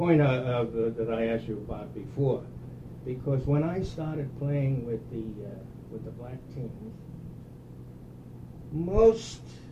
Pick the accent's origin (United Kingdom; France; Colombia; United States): United States; the North; I come from the North, and I played with all white teams growing up.